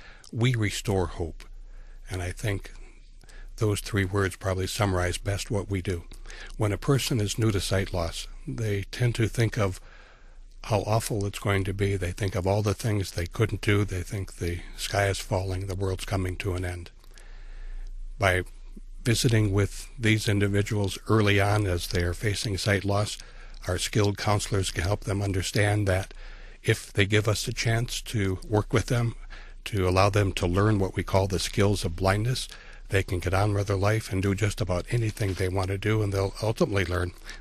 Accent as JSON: {"language": "English", "town": "Detroit", "region": "Michigan", "country": "United States", "tie": "born or raised there", "said": "For me, growing up in the Detroit area, I started school with lousy vision."}